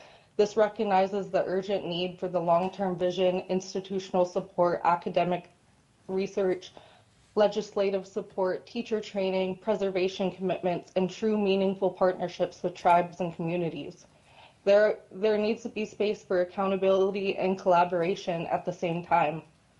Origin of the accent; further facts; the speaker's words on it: Fort Yukon, Alaska, United States; now in Fairbanks, United States; I come from Fort Yukon, where I come from Gwachaje, known formerly as Fort Yukon. And I'm learning my language. Because of that, I'm now living in Fairbanks.